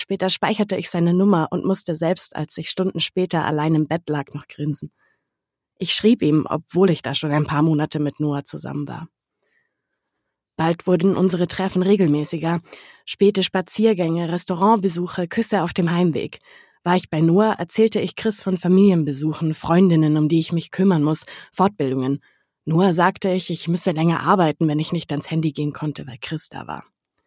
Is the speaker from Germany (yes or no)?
yes; Cologne, North Rhine-Westphalia, Germany; Er lebt in der Nähe von Köln, meiner Heimatstadt